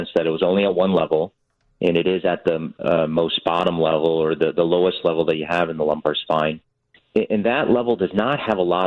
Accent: Wisconsin, United States; now in Chicago, United States; I grew up in Wisconsin, right outside the Green Bay area. I am of Chinese American and Taiwanese American descent, traveled all over before I've been to Chicago, and now I've lived in Chicago for the last 10 years.

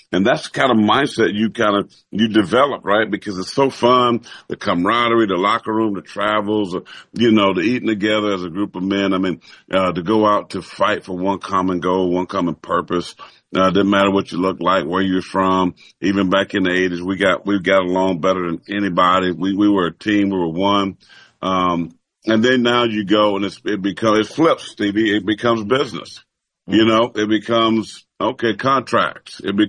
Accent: Page, South Carolina, United States; I'm from Page, South Carolina, bro.

